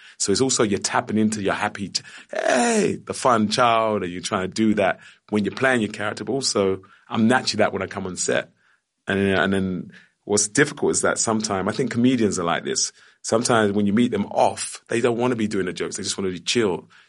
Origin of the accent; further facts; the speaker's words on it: Plaistow, London, United Kingdom; born there; I was born in Plaistow, East London, and I still go to the same barbers, Mr. T's on the Barking Road.